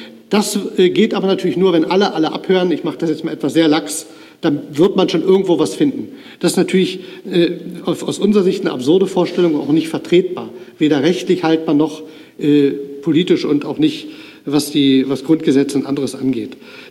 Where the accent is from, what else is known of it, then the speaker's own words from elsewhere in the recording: Saxony, Germany; Ich komme zum Beispiel aus Sachsen.